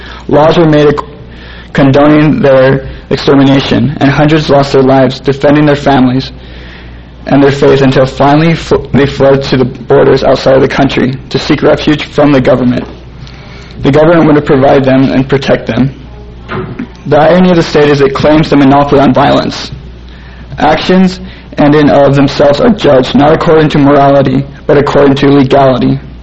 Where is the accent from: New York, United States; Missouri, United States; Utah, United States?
Utah, United States; Provo; I'm from Provo, Utah, and I've kind of been involved with anarchism for a few years now.